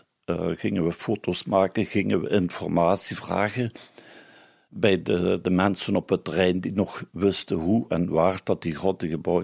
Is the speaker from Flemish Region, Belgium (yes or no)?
no; Opoeteren-Dorne, Limburg, Belgium; Ik ben geboren en getogen in Opoeteren-Dorne in het verre Limburg.